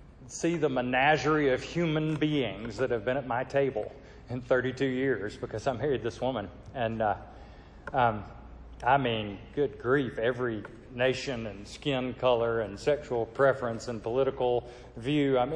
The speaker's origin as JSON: {"language": "English", "town": "Stone Mountain", "region": "Georgia", "country": "United States", "tie": "born or raised there", "said": "I was raised in Stone Mountain, Georgia, home of the Klan."}